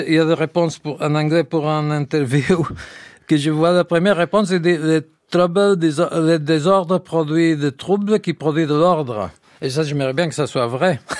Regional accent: Spain; first language Catalan; French is a second language; Si j'écrivais en catalan, que c'est ma langue maternelle, je me sentirais obligé à faire quelque chose de sérieux ou de bon.

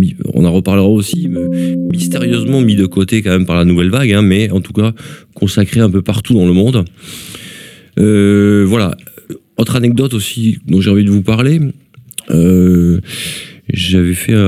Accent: Occitanie, France; Je suis originaire du Lot

